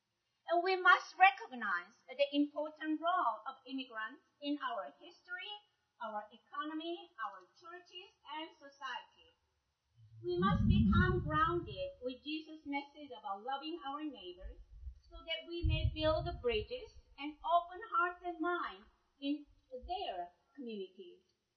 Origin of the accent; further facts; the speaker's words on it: United States; I am American. I am a Korean American.